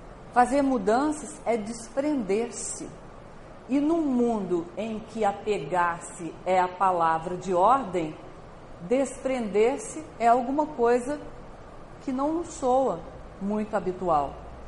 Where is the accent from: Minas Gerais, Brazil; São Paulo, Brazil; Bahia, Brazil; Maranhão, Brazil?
Minas Gerais, Brazil; E nós, como somos de Minas Gerais, a gente lê esse texto oriental e quer continuar a ilustração.